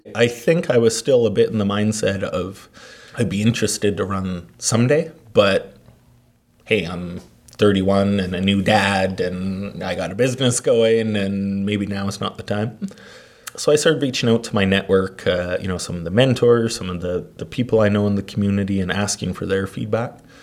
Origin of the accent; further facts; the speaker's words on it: Canada; I mean, we're Canadian, we're polite, we're kind, right?